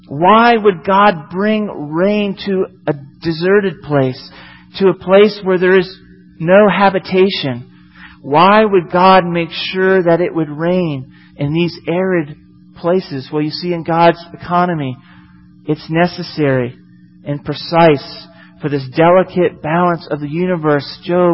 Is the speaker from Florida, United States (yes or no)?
yes; Florida, United States; I'm from Florida, and Florida, in the area that I'm from, was actually the lightning capital of our country.